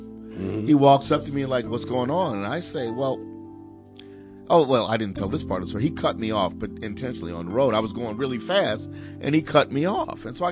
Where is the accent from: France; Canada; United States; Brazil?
United States; California; Let me explain something. I'm from Southern California.